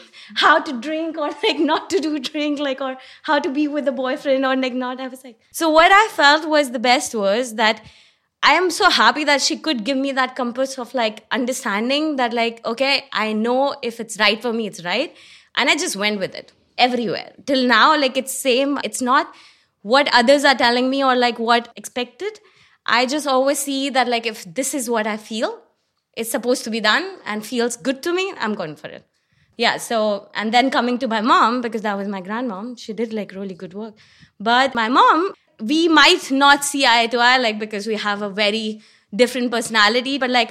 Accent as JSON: {"language": "English", "region": "Delhi", "country": "India", "tie": "born or raised there", "moved": "yes", "said": "I'm from India. Born and raised in Delhi, but like traveled all across, like in India basically. And then I moved here 5 years back."}